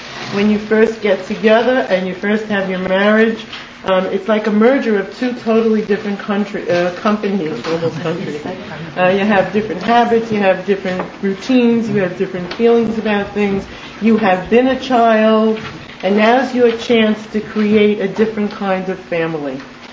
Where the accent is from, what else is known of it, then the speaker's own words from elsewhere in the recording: Bronx, New York, United States; also born or lived in New Jersey; even though I came from New Jersey, I was born and bred in the Bronx, so maybe that catches.